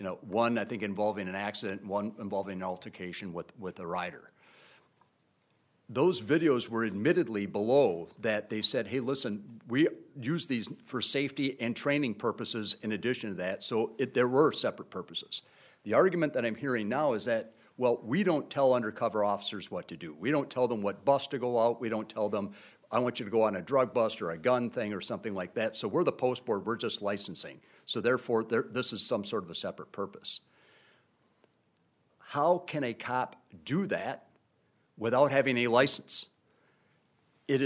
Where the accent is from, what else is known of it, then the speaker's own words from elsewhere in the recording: Waseca, Minnesota, United States; I always look things from my home base, and I grew up in Waseca.